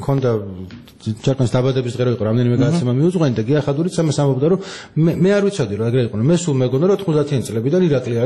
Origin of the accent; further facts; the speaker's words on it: Baghdati, Imereti, Georgia; მეც ბაღდათიდან ვარ, რიგიდან ვარ